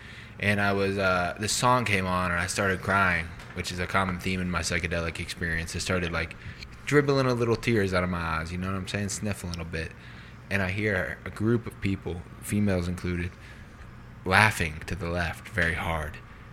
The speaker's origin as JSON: {"language": "English", "region": "Iowa", "country": "United States", "said": "I have a PhD in working hard. I'm from Iowa."}